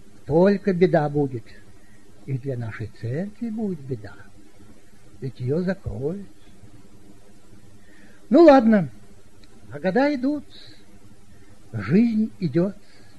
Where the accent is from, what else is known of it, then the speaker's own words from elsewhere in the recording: Saint Petersburg, Russia; Ну и пресвитер узнал, что я из Ленинграда.